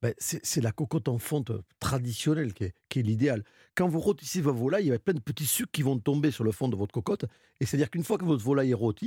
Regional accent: Nouvelle-Aquitaine, France; Alors chez nous, dans le Béarn, on a vraiment une volaille traditionnelle pour la Noël

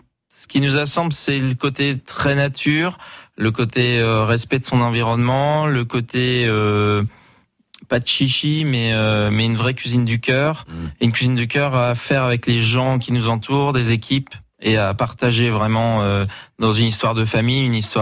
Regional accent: Giverny, Normandy, France; Oui, alors moi, j'ai grandi à Giverny, enfin juste à côté.

